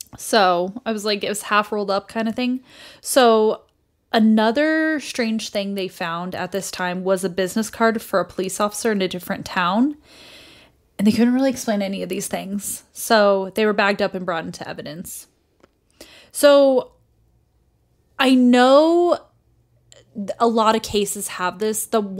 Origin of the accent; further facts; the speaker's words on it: Colorado, United States; Hi, I'm from Colorado. Everything is Colorado centric.